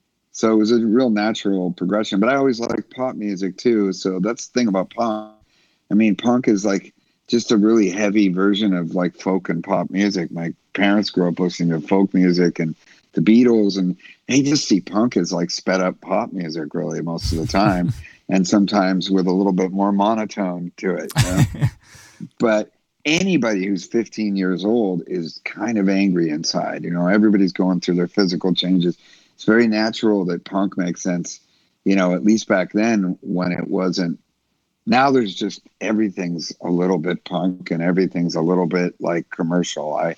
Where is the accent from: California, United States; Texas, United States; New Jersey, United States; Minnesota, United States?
California, United States; Goleta; also born or lived in Camarillo; This is where I grew up. I grew up in Camarillo, then Santa Barbara, in a town called Goleta